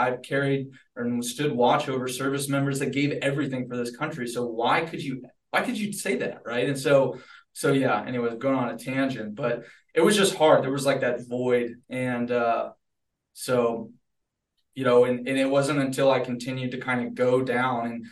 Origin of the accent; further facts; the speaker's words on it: the South, United States; Yeah, so I grew up in the South, right? Like most people who grew up in the South, everybody's a Christian, right?